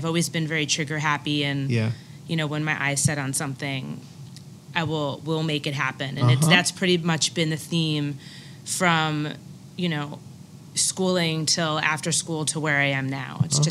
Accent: Franklin Lakes, New Jersey, United States; A little town called Franklin Lakes.

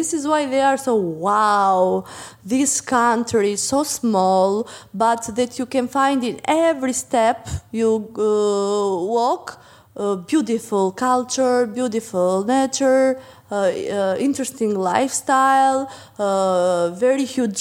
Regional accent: Berat, Berat County, Albania; English is a second language; I'm from Berat, which is a UNESCO protected site

